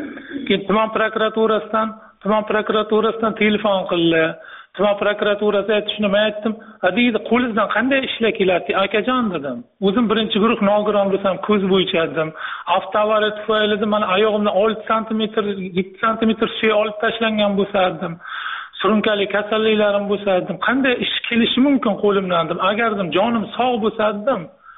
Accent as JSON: {"language": "Uzbek", "town": "Qarshi", "region": "Qashqadaryo Region", "country": "Uzbekistan", "tie": "born or raised there", "said": "O'zim Qarshi shahrida tug'ilib Qarshag'ira o'sib katta bo'lganman."}